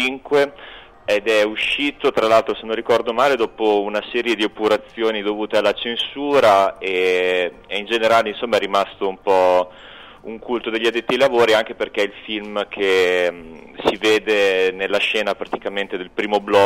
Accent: Faenza, Emilia-Romagna, Italy; No, io veramente sono di Faenza, quindi sono da Faenza.

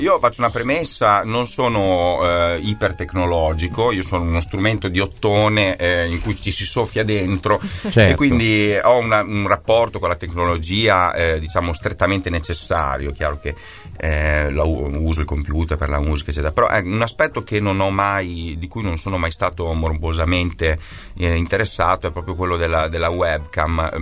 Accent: Emilia-Romagna, Italy; now in Bologna, Italy; Noi siamo tutti e quattro romagnoli, cesenati, ravennati. Io abito a Bologna da una vita, quindi anche non mi è costato molto venire qui, però sono romagnolo e sono bianconero

